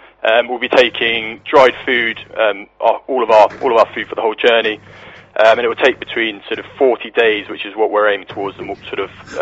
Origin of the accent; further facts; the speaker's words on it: South East England, United Kingdom; I'm from towards Hythe, between Hythe and, Canterbury.